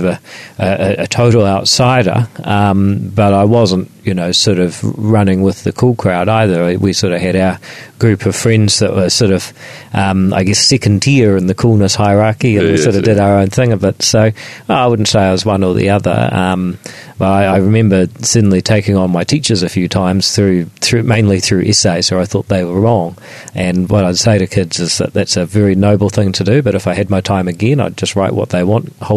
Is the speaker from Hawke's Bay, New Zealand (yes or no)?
no; Auckland, New Zealand; So I'm from Auckland, I have to say that.